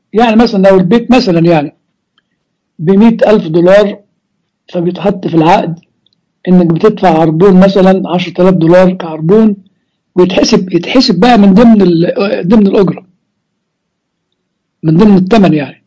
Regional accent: Egypt; يعني زي ما بيقولوا عندنا في مصر هات من الآخر

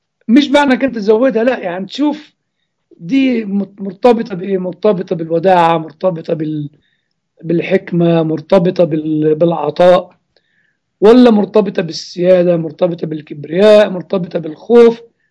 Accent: Egypt; هذا الدور العالمي كان موجود عندنا في مصر

